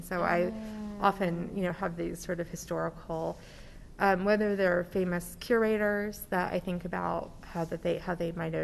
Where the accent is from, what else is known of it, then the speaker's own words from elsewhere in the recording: East Coast, United States; now in Colorado, United States; I think I'm a transplant in Colorado. I came from the East Coast.